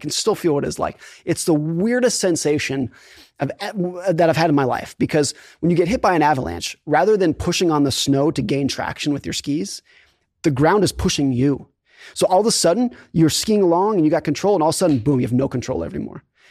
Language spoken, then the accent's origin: English; Lake Tahoe, California, United States; born or raised there